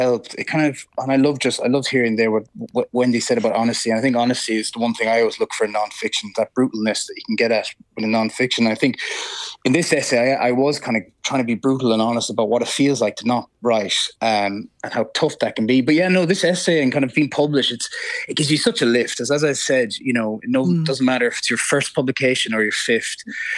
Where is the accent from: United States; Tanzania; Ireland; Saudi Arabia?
Ireland; I find it's very difficult as an Irish person, you know, to talk about being good at something.